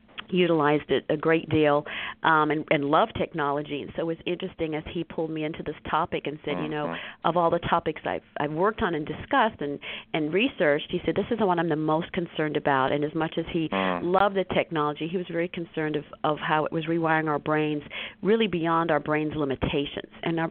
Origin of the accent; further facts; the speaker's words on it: Pietermaritzburg, KwaZulu-Natal, South Africa; I grew up in Pietermaritzburg.